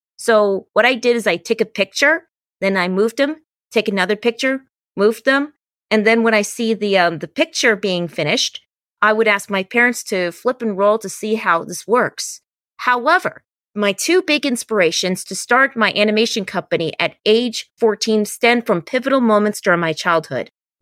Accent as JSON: {"language": "English", "town": "Sherman Oaks", "region": "California", "country": "United States", "tie": "born there", "said": "Well, just to let you know that I was born in Sherman Oaks, California on January 9th, 1995"}